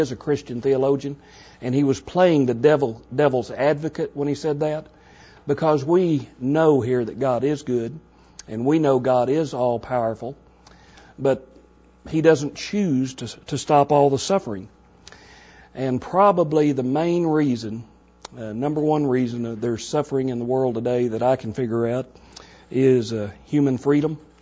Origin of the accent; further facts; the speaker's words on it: Wichita Falls, Texas, United States; I'm from Wichita Falls here. In 79, we had a tornado here that took out 1/3 of the houses